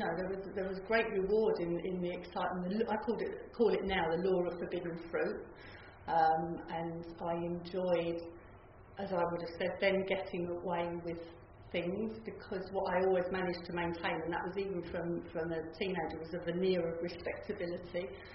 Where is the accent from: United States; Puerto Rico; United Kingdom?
United Kingdom; Holloway, London; born there; I was born in Holloway